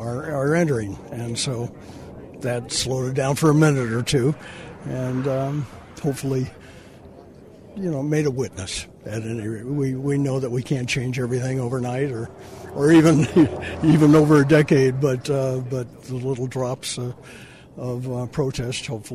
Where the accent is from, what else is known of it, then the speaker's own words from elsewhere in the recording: Berkeley, California, United States; Berkeley, California.